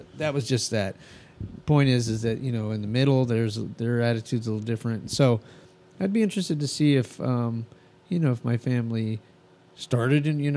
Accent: New Mexico, United States; also born or lived in California / East Coast; And, you know, growing up in New Mexico, living in California and being back on the East Coast, I've lived in three different attitudes of people, really.

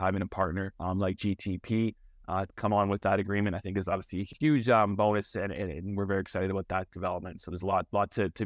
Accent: Vancouver, British Columbia, Canada; now in London, United Kingdom; I'm from Vancouver originally, and Vancouver notoriously has impeccable summers.

